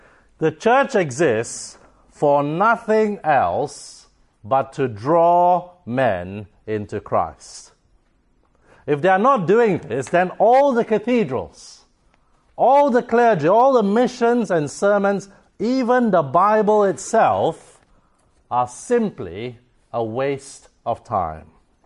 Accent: Singapore; Every year, tens of thousands of Taoists in my home country of Singapore

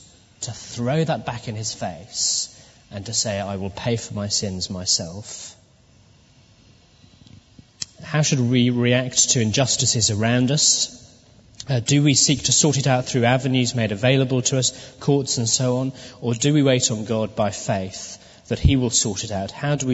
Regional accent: England, United Kingdom; I'm pretty English

